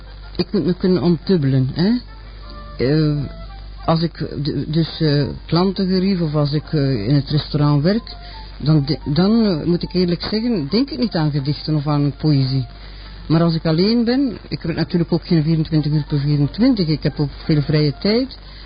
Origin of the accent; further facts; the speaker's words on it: Maldegem, East Flanders, Belgium; also born or lived in Adegem; dat ik mijn jeugd niet in Maldegem en in Adegem dus geleefd